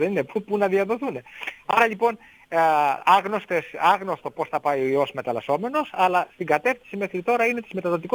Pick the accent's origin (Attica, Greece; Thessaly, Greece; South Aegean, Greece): Thessaly, Greece; Κοιτάξτε, κατάγομαι από το Πήλιο